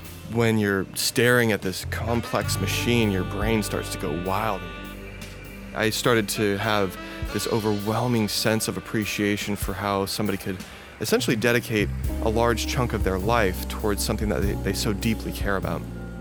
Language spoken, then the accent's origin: English; Marina, California, United States; Originally, I'm from Monterey Bay, a small town called Marina.